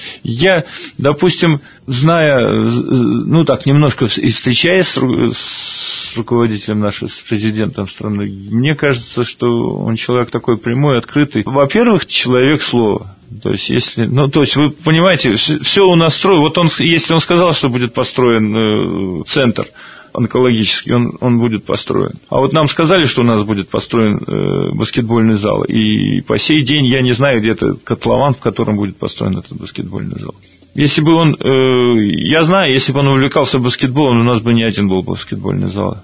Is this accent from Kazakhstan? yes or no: no; Belarus; Мы, белорусы, можем добиваться огромных результатов